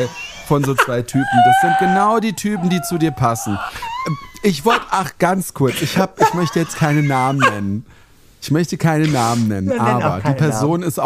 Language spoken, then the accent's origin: German; Hesse, Germany; Bei uns in Hessen sagt man immer Karton